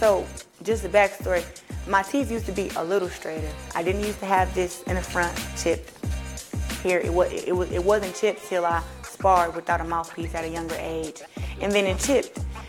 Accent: Flint, Michigan, United States; I am a two-time Olympic gold medalist, a current undisputed champion in boxing, and I am from Flint, Michigan.

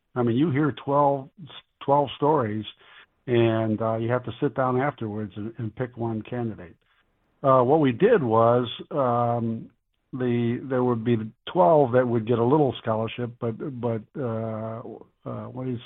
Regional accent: Mackinaw City, Michigan, United States; when I grew up in Mackinac City, my parents were ministers. We had no money

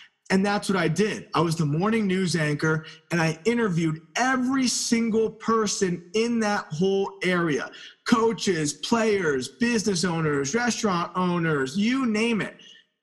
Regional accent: Albany, New York, United States; or if I stayed in my hometown, Albany, New York, the capital of New York

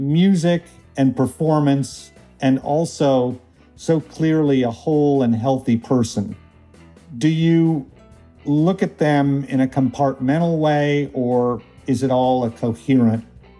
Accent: Tulsa, Oklahoma, United States; the first time I listened to … when I was growing up in Tulsa.

